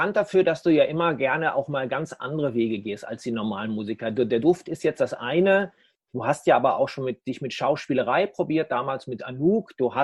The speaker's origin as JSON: {"language": "German", "town": "Dortmund", "region": "North Rhine-Westphalia", "country": "Germany", "tie": "born or raised there", "said": "in meiner Heimatstadt Dortmund"}